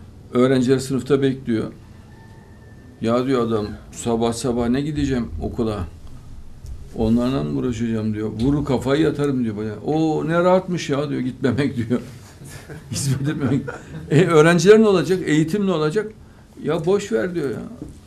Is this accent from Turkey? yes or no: yes; Ankara, Turkey; Memleketin nere dedi? Ankara dedim.